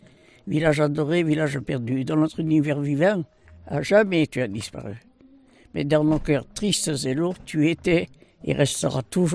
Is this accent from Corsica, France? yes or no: no; Sainte-Croix-du-Verdon, Provence-Alpes-Côte d'Azur, France; born there; Je suis née dans la vallée de Sainte-Croix qui a été détruite par le Var, par le Verdon. Dans la maison où ma mère était née, mon grand-père était né, mon arrière-grand-père. C'était le nid de la famille.